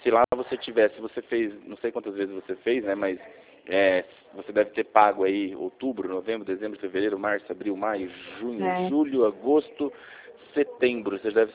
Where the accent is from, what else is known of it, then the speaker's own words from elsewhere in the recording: Guarantã, Brazil; Nossa, eu sou lá de Guarantã, você acredita?